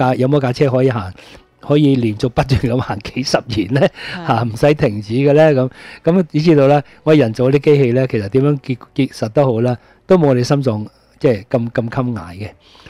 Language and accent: Cantonese; China; 即係我哋中國人都好認識噶啦